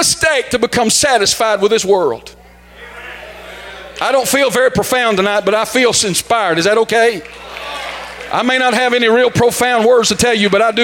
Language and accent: English; Groves, Texas, United States; I grew up in Groves. Haven't lived in Groves in a long, long time.